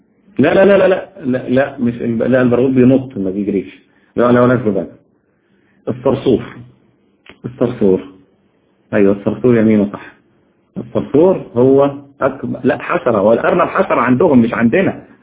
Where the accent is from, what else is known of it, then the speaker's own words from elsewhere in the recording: Egypt; احنا عندنا في مصر هنا كل حاجة تتباع، او كل حاجة عندنا في مصر بالدوشة